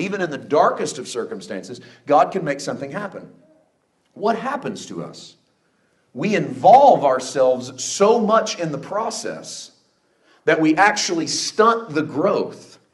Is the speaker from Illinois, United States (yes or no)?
no; Missouri, United States; now in California, United States; I wasn't raised around orange trees. I grew up in Missouri. I moved to California. I got an orange tree in my yard.